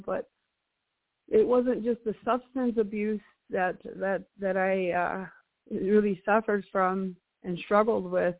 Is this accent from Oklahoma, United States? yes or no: yes; Oklahoma, United States; also born or lived in Colorado; I'm from Oklahoma. I was born in Colorado, but I was been raised in Oklahoma.